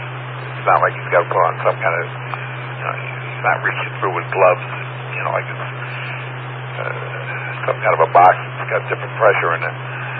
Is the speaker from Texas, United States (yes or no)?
no; Queens, New York, United States; I grew up in Queens, and there was something about the soil in Queens.